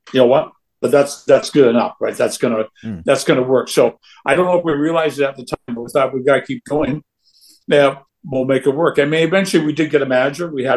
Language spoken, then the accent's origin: English; Canada; okay, we're from Canada, the center of Canadian music is Toronto.